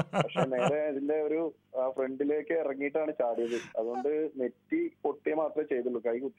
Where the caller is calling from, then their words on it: Nadakkavu, Kerala, India; ഞാന് നടക്കാവുന്നാണ്.